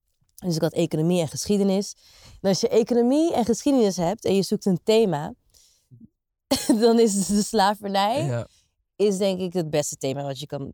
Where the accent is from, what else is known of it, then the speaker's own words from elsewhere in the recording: Suriname; ik kom uit Suriname. Ik weet niet, zeg maar... exact de details van hoe ver mijn voorouders gaan. Want kijk, ik heb ook een Chinese tak. De opa van mijn opa komt uit China.